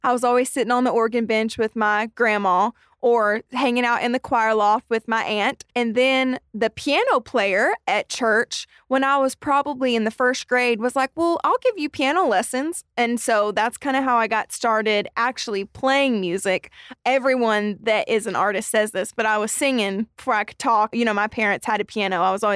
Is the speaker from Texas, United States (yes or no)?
yes; Quanah, Texas, United States; also born or lived in Altus, Oklahoma; Yes, I was born in Altus, Oklahoma, but they got me to Quanah pretty darn quick.